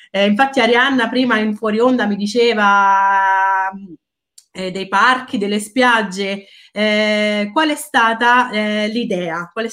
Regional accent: Ascoli Piceno, Marche, Italy; Io sono di Ascoli, vivo in un'altra provincia delle Marche

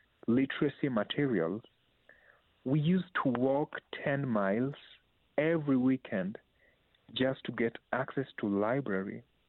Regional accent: Kenya; growing up in Kenya

